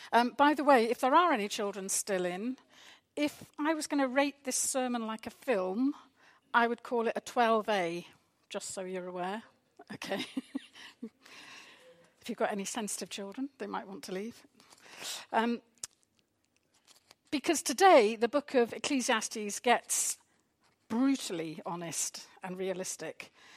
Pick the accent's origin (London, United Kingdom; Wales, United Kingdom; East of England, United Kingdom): Wales, United Kingdom; I grew up in Wales